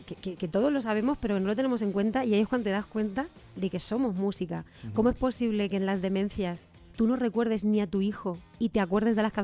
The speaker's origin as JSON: {"language": "Spanish", "country": "Spain", "said": "Soy muy española, me doy cuenta, de verdad."}